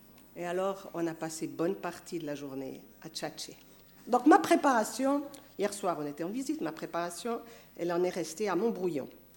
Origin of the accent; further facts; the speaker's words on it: Aisin, Switzerland; Donc j'ai grandi à Aisin